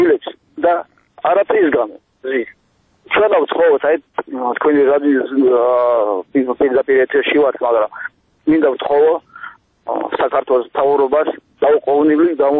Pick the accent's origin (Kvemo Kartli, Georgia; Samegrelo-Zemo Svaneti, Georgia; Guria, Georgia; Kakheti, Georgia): Kakheti, Georgia; born or raised there